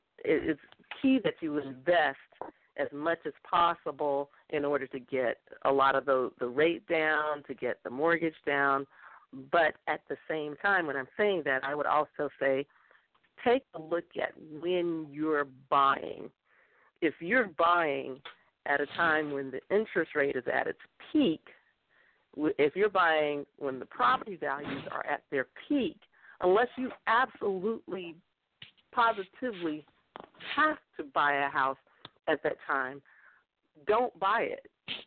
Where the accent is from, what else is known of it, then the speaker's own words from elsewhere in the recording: Florida, United States; to be honest, I am from Florida, so I can't speak totally for California.